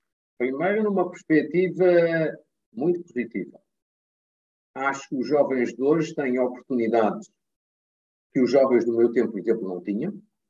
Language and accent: Portuguese; Fafe, Braga, Portugal; also born or lived in Guimarães; Eu sou de, nasci em Guimarães, como você disse, mas vivi sempre em Faf, que é o distrito de Braga.